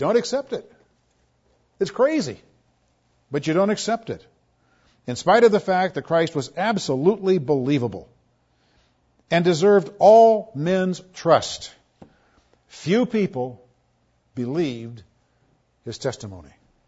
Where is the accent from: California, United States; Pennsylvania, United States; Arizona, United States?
Arizona, United States; Sedona; And I'm from Sedona. I can verify that.